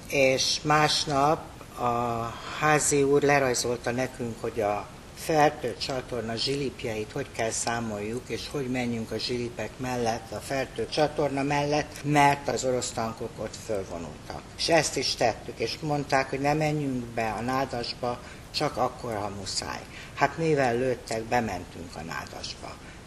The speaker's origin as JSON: {"language": "Hungarian", "town": "Leányfalu", "region": "Pest", "country": "Hungary", "tie": "born or raised there", "said": "Én Leányfalun születtem, ott nevelkedtem"}